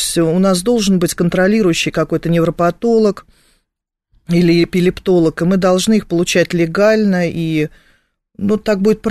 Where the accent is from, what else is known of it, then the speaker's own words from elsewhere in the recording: Moscow, Russia; я москвичка